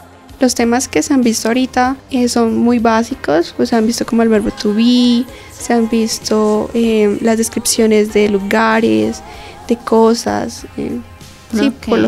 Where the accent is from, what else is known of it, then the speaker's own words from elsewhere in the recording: Colombia; como uno colombiano, no habla inglés y es importante